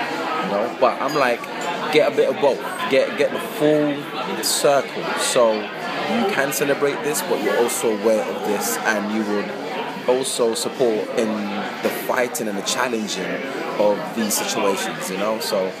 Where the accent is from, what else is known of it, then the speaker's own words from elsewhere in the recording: England, United Kingdom; also born or lived in Nigeria; the narratives of me growing up in England, growing up in Nigeria, also the experiences between the two.